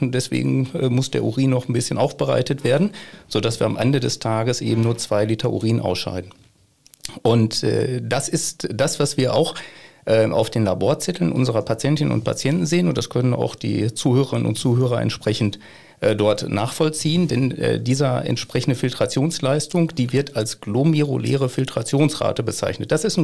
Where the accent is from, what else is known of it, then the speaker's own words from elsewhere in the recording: North Rhine-Westphalia, Germany; im Ruhrgebiet, da wo ich herkomme